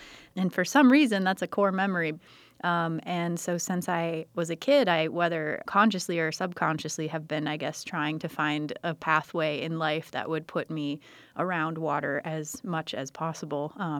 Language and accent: English; United States; I grew up on the St. Croix River, and it was a beautiful ecosystem, but of course it was kind of undermanaged, and so we'd often take our boat.